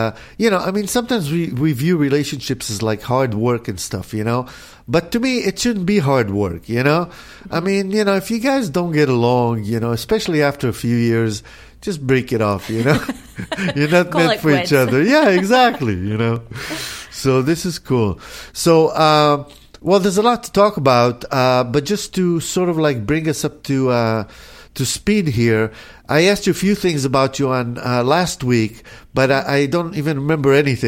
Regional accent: Israel; now in United States; I grew up in Israel

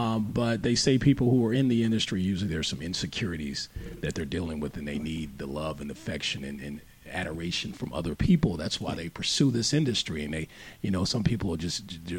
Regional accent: Arkansas, United States; So I'm originally from Arkansas.

